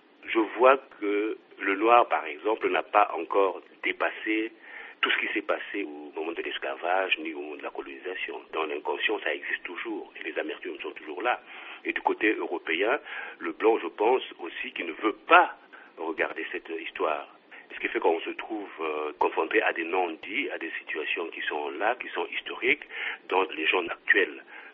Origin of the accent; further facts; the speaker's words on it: Brazzaville, Republic of the Congo; j'ai grandi un petit peu en ville et en partie au village. Parce que je suis né à Brazzaville, que mes parents habitaient Brazzaville, mais j'ai été faire mes classes au village.